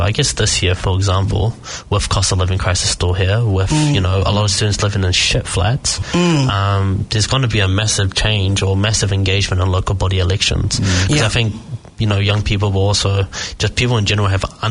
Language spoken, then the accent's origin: English; New Zealand; I grew up here. I was born and raised out in the Havelli